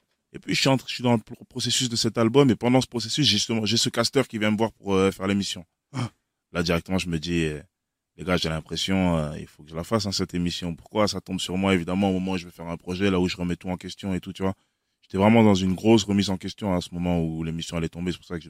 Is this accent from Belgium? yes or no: yes; Liège, Wallonia, Belgium; Comme moi, d'où je viens de Liège. C'est une petite ville